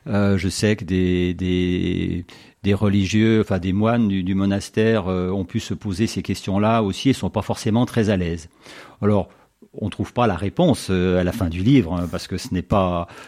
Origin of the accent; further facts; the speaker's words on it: Chambéry, Auvergne-Rhône-Alpes, France; also born or lived in Pont-de-Beauvoisin; Je suis natif de Chambéry, j'ai vécu à Chaparian dans mon enfance, à Pont-de-Beauvoisin, on a déménagé.